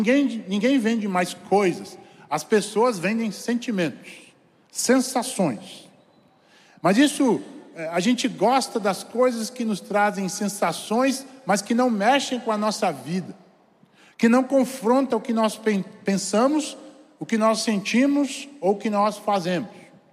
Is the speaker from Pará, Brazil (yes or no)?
no; São Paulo, Brazil; born there; now in Ceará, Brazil; eu sou paulista de nascimento, conterrâneo do pastor Armando, e talvez mais alguns paulistas aqui entre nós, mas sou cearense de coração, já há 15 anos aqui